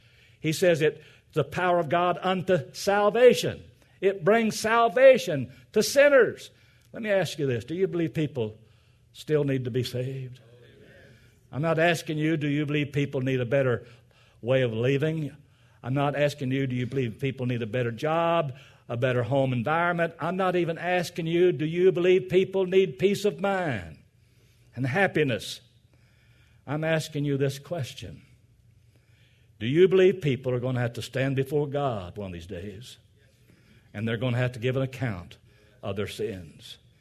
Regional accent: Arkansas, United States; born there; You see, I was born in Arkansas. And Arkansas is not one of the most important notable states of the Union.

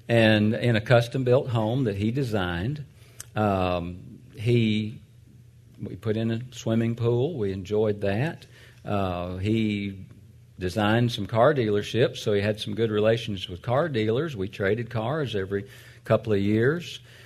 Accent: Atlanta, Georgia, United States; Many of y'all probably know I grew up in North Atlanta.

